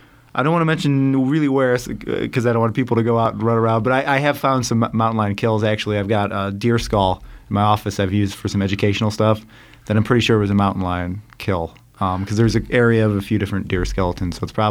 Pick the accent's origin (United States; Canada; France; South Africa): United States; Ohio; I grew up in Ohio originally.